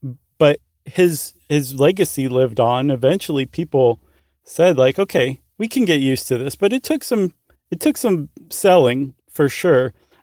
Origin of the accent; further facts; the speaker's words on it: Midwest, United States; I'm guessing that the reason I did and you didn't is because I was raised in the North, the Midwest.